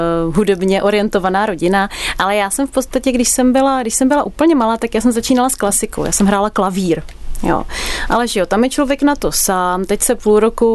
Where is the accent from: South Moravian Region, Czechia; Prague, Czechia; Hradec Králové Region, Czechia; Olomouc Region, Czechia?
Prague, Czechia; Holky jsou z Jablonce většinou, já jsem Pražanda, ale ještě nejsem nejdál.